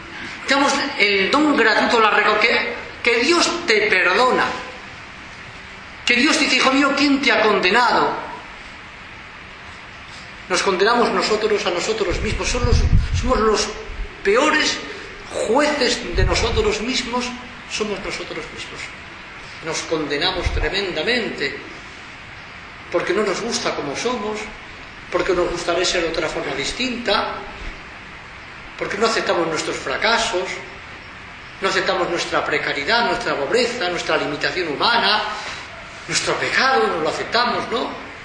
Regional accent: Basque Country, Spain; La semana pasada asesinaron un policía en el País Vasco, en mi tierra.

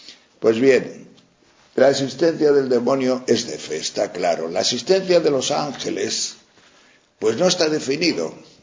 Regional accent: Castile and León, Spain; Yo cuando leo esto de San Pedro me acuerdo más bien de mi pueblo y de aquellos pueblos de la montaña leonesa

